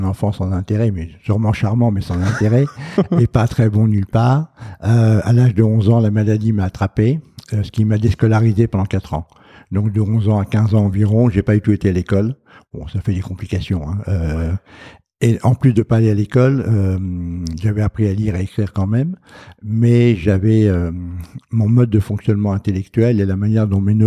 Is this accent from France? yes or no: yes; France; je suis né en 1945 en France, donc je suis français, binational maintenant, franco-américain.